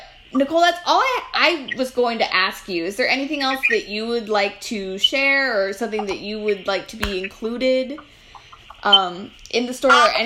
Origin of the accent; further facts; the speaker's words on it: Ohio, United States; because I'm also from the Northeast Ohio area, and I'm also Native American.